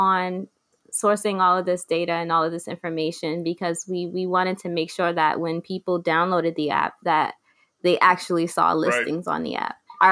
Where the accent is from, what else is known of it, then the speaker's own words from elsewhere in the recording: Bronx, New York, United States; And I moved out to Brooklyn. I'm originally from the Bronx, and I didn't really know anything about Brooklyn at all.